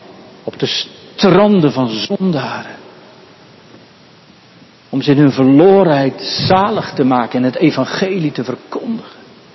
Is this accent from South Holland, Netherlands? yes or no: yes; Katwijk aan Zee, South Holland, Netherlands; ik kom uit Katwijk aan Zee